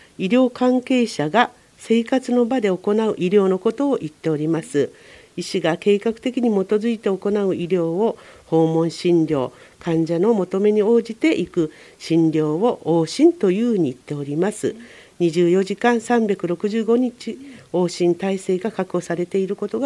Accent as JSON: {"language": "Japanese", "region": "Kumamoto", "country": "Japan", "tie": "born there", "moved": "yes", "lives_now": "Fujisawa, Japan", "said": "私は先ほどお話ししましたように、熊本県で生まれて、藤沢っていうところは全く知りませんでしたが、藤沢は東京に58分、藤沢の鎌倉とか江ノ島とかそういうのに憧れてまして、ぜひ神奈川の方に行きたいなと思って来ました。"}